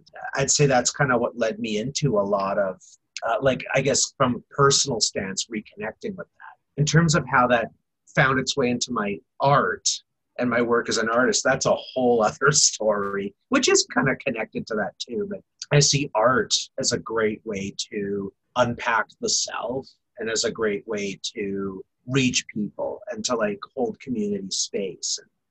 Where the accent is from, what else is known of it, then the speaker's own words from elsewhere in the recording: St. Albert, Alberta, Canada; growing up in St. Albert, where we grew up